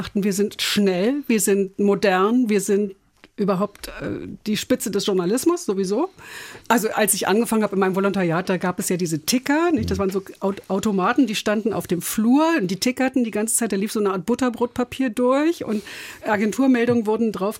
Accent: Berlin, Germany; born there; Ich bin gebürtige Berlinerin, genau.

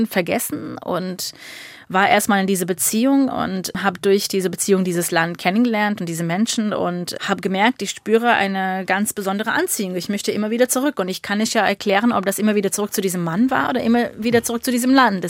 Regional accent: United States; now in Germany; Und ich als Amerikanerin bin hierher gekommen und habe sofort diese Vergleiche ziehen können

